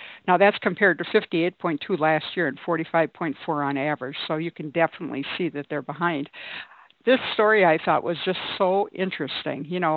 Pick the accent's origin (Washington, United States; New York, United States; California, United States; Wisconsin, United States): Wisconsin, United States; I always follow Lake Michigan, okay, and see how much Lake Michigan freezes, because I was from Wisconsin, right?